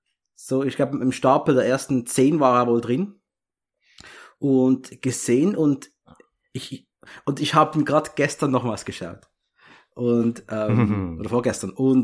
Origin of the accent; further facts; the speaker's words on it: Switzerland; weil ich bin Schweizer.